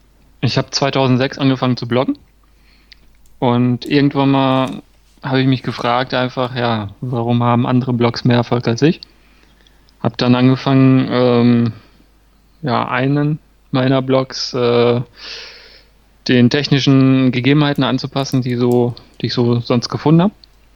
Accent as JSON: {"language": "German", "town": "Rietberg", "region": "North Rhine-Westphalia", "country": "Germany", "said": "Ich komme aus Riedberg"}